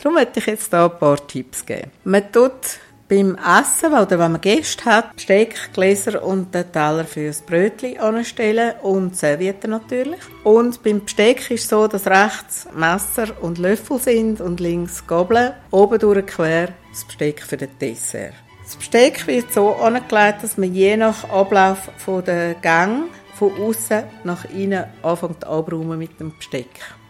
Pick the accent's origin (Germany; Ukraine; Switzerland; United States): Switzerland; Das ist bei uns in der Schweiz besonders üblich.